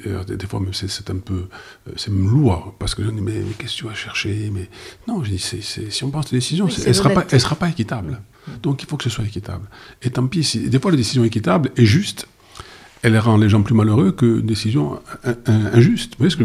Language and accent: French; Bastia, Corsica, France; moi mes tripes et mon cœur sont bien sûr à Bastia, bien sûr au village